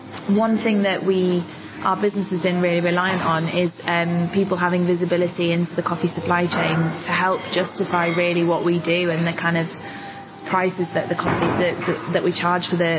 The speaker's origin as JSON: {"language": "English", "town": "Harrogate", "region": "Yorkshire and the Humber", "country": "United Kingdom", "tie": "born or raised there", "said": "I grew up in Harrogate"}